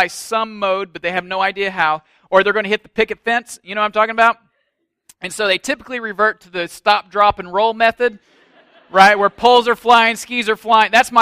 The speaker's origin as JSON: {"language": "English", "region": "Illinois", "country": "United States", "tie": "born or raised there", "said": "I grew up in Illinois. I went to Southern Illinois University."}